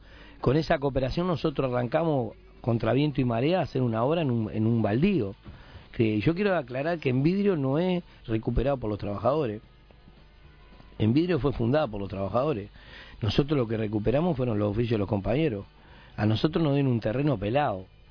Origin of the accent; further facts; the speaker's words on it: Montevideo, Uruguay; born there; Yo nací en el Cerro, en el Casabó